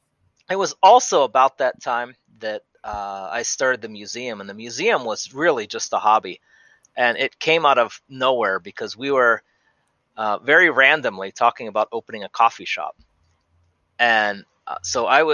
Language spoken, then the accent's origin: English; Pittsburgh, Pennsylvania, United States; You know, I come from Pittsburgh originally, and my grandfather built us a foundry, and so my dad and I started casting metal together at home